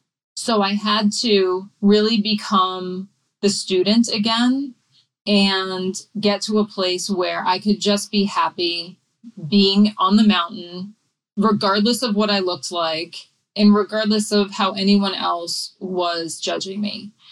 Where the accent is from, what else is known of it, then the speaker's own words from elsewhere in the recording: New England, United States; I grew up in New England, and it's very interesting to see the joy that comes over my husband at the first snowfall.